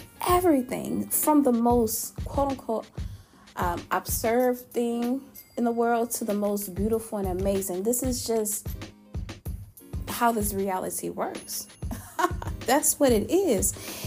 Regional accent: Louisiana, United States; I'm also from the United States. That is true. I'm also from Louisiana, okay? And I'm also from the West.

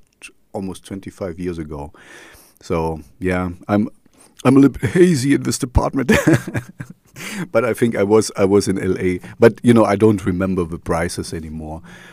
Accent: Jena, Thuringia, Germany; English is a second language; Housing in my hometown, Jena, is quite expensive.

